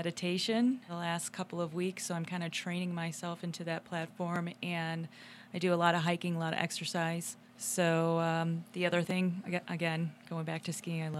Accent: Chicago, Illinois, United States; I am originally from Chicago, but I have to say I love the state of Colorado. I've been here for about 19 years

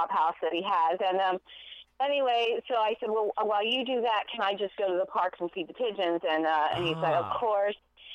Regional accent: Austin, Texas, United States; No. I'm originally from Texas.

